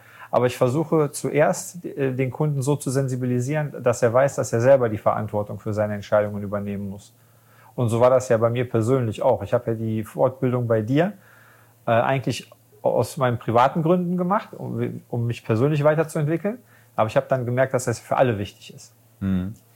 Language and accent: German; Düsseldorf, North Rhine-Westphalia, Germany; ich komme aus Düsseldorf.